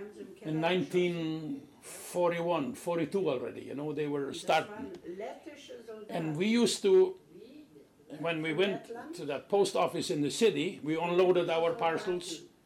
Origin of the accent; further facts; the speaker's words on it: Ukraine; moved away; also born or lived in Germany; All I've seen in 1940, when we came from Ukraine to Germany, we were still in camp.